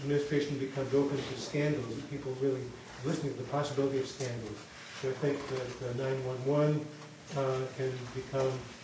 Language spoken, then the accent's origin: English; Dover, United States; from Dover.